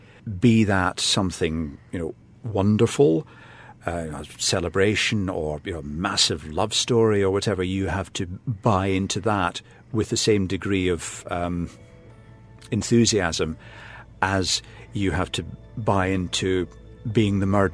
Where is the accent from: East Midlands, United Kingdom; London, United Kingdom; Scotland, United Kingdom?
Scotland, United Kingdom; Glasgow; I remember about four names growing up in Glasgow in the 60s and 70s.